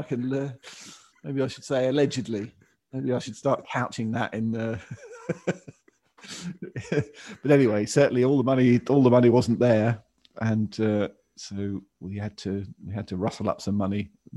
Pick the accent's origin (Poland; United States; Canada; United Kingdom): United Kingdom; what I'm not about is I'm British and I'm proud of that. I'm proud of Britain. It's a wonderful place, Britain.